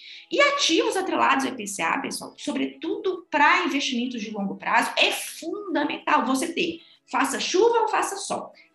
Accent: Brazil; E quando a gente fala de inflação, Rodolfo, sendo brasileiro, a gente não pode, de forma alguma, descuidar disso, né?

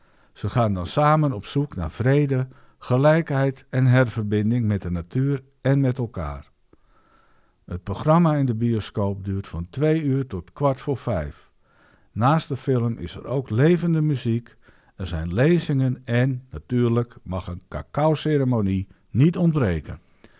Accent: Wieringen, North Holland, Netherlands; ik kom van Wieringen, dus ik ben net zo gezagsgetrouw als een Tesselaar. Niet.

